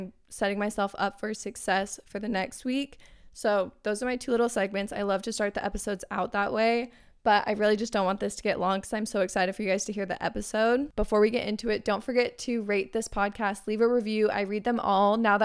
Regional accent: Arizona, United States; which if you guys are new to my podcast, I'm actually from Arizona.

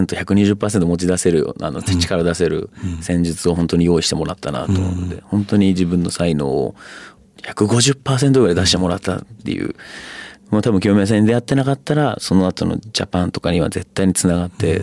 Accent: Fukuoka, Japan; まあ、福岡出身なんで、ね、福岡の企業と同時進行でその並行でラグビーで決まったら

